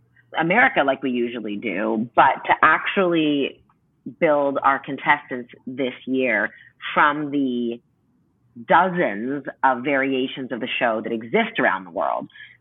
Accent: Toronto, Ontario, Canada; I grew up in Toronto. Right in the center of the city, which was an amazing place to grow up.

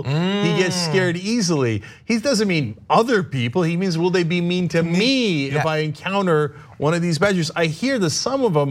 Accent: Wisconsin, United States; seeing as I'm from Wisconsin.

